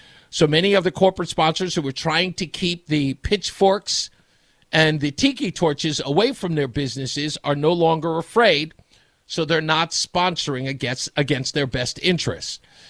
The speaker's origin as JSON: {"language": "English", "region": "New York", "country": "United States", "said": "And I have to say this as a New Yorker."}